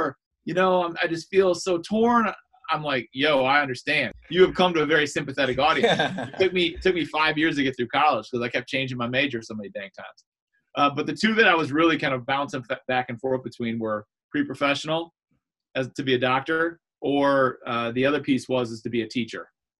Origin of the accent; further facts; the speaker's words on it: Grand Rapids, Michigan, United States; moved away as an adult; So I left it in 2000 when I entered Moreau Seminary and started planning to become a priest. And so life back in Grand Rapids, I'm the oldest